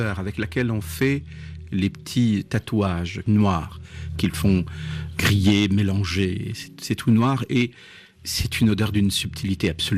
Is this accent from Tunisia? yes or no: yes; Tunisia; Et même quand j'étais en Tunisie, c'était ma préoccupation